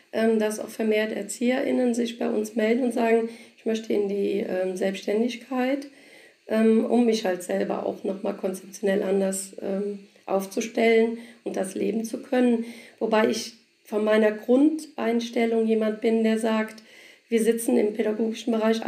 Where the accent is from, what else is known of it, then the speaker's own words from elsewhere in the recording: Rhineland-Palatinate, Germany; ich komme aus Rheinland-Pfalz